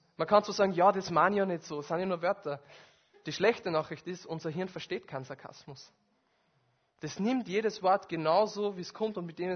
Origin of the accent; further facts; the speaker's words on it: Austria; Rente war dabei, bei uns in Österreich würde man Pension sagen